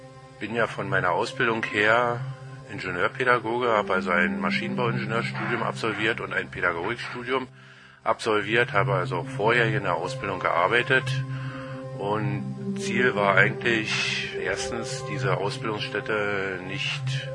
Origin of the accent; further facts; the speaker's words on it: Kirchmöser, Brandenburg, Germany; ich bin hier ziemlich verwurzelt in der Gegend, also ich bin hier in Kirchmöser aufgewachsen und wohne auch noch hier